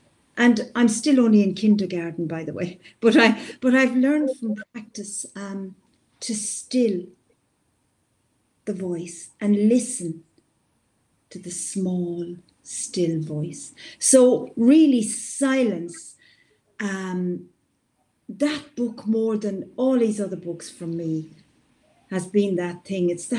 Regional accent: Ireland; That's how I say it being Irish.

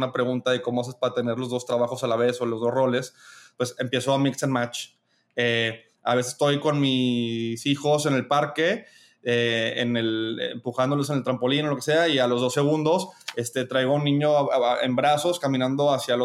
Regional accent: Spain; born there; accent: Mexican; perdón, soy español de nacimiento, a pesar de mi acento mexicano, y pienso todavía como muy europeamente.

